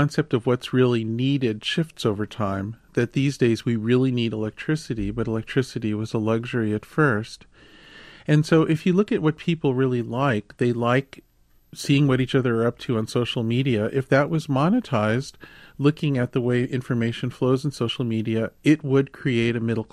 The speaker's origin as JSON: {"language": "English", "region": "the West", "country": "United States", "tie": "born or raised there", "said": "And I grew up in the West. I grew up in a town where people still wandered around with horses and rifles and shot each other now and then."}